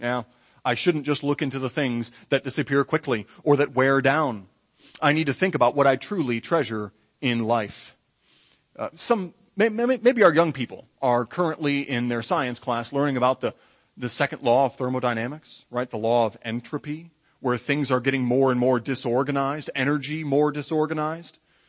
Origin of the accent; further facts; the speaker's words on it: Michigan, United States; And boy, I'm from Michigan.